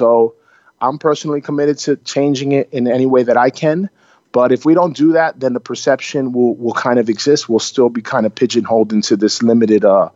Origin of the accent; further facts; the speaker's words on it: East Coast, United States; I grew up in the U.S. I grew up on the East Coast. I'm 100% Puerto Rican and I'm 100% American.